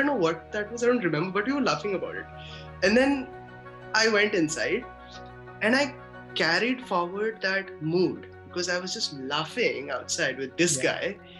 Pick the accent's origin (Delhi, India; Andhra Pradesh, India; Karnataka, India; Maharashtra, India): Andhra Pradesh, India; Guntur; I'm from Guntur district.